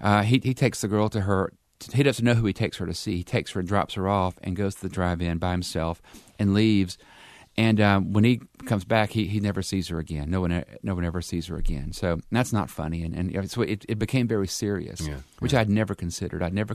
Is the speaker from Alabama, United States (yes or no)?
yes; Dickinson, Alabama, United States; And I grew up in Dickinson, Alabama, which itself was a hamlet.